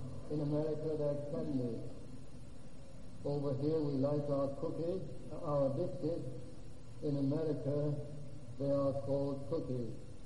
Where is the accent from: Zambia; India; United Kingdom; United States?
United Kingdom; England; It doesn't matter where I go, they always know I'm English.